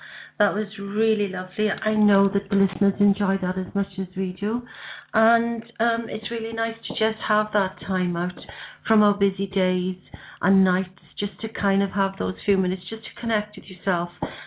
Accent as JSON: {"language": "English", "region": "Wales", "country": "United Kingdom", "said": "As you know, I'm from South Wales myself"}